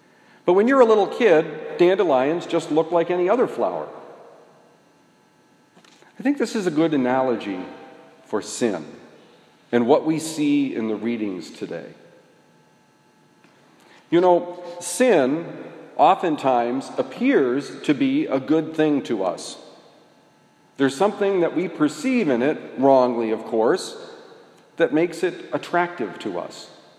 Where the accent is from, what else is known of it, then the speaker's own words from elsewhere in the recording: Vermont, United States; I know that in my home state of Vermont, when fields are covered with dandelions, it's beautiful.